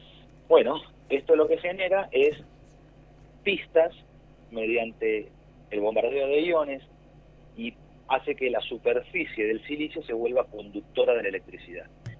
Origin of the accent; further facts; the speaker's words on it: Argentina; Nosotros somos argentinos